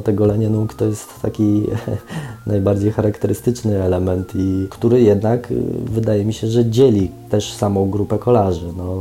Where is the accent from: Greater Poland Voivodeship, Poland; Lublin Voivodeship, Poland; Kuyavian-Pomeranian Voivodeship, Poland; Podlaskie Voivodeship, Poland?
Podlaskie Voivodeship, Poland; born there; Ja swoje życie prywatne dzielę pomiędzy przebywanie na Suwalszczyźnie, gdzie się urodziłem, a pod Warszawą.